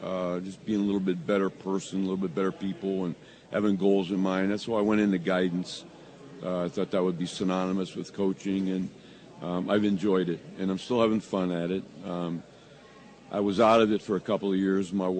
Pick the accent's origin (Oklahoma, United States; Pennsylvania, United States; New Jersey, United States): Pennsylvania, United States; Farrell; I've growing up in Farrell, learned at a very young age that there's something special about being an athlete